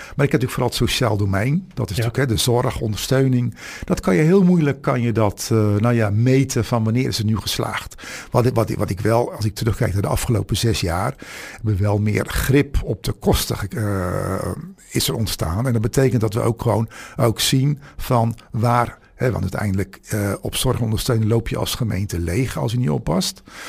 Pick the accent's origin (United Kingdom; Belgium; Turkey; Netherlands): Netherlands; we hebben natuurlijk als Nederlanders staan we er ook niet fraai op.